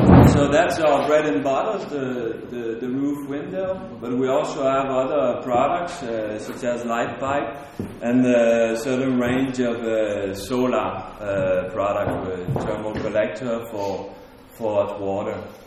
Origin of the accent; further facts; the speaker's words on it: Canada; now in Denmark; I come from Canada and I live in Denmark for 7 years.